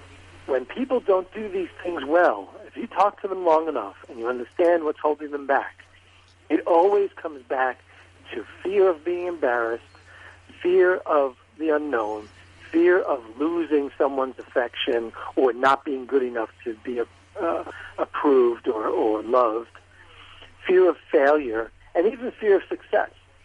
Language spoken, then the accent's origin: English; New York, United States; now in Texas, United States; So I was born and raised in New York. I live now in Texas, and they always make a comment that this is not exactly a Texas twang I have.